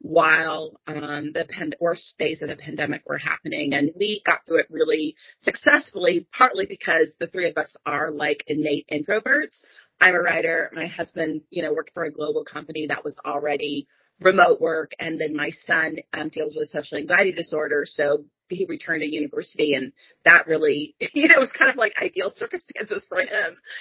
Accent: Virginia, United States; now in Houston, United States; I was from Northern Virginia, DC area.

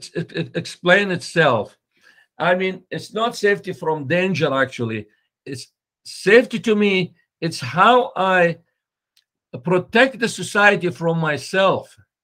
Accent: Canada; English is a second language; because I'm Canadian. I've been in Canada for years.

